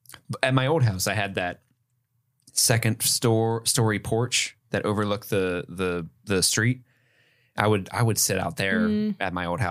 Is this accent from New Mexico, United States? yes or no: no; Milford, Ohio, United States; So I grew up in Milford, Ohio, and there's this road.